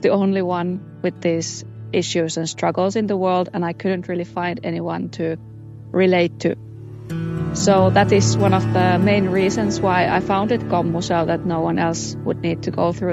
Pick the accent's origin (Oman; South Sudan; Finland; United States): Finland; I'm from Finland